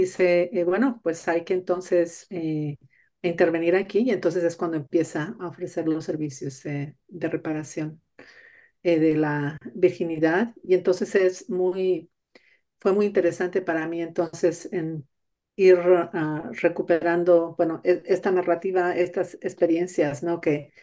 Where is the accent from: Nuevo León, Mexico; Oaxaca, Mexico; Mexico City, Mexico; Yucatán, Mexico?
Nuevo León, Mexico; Monterrey; Yo soy originaria de Monterrey, en Nuevo León